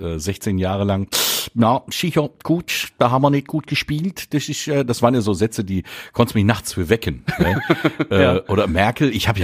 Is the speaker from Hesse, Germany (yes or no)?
yes; Willingen, Hesse, Germany; ich komme aus Willingen. Und aus dem wunderschönen Willingen, ne? Skispringen und der ganze Kram